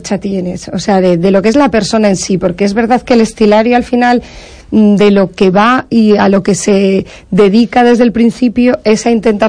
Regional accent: A Coruña, Galicia, Spain; vuelvo cada mes, cada dos meses. Pero yo sigo siendo de La Coruña.

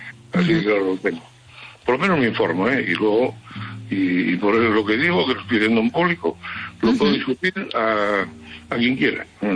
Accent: Oviedo, Asturias, Spain; yo cuando era niño vivía en Oviedo y todos los años nevaba.

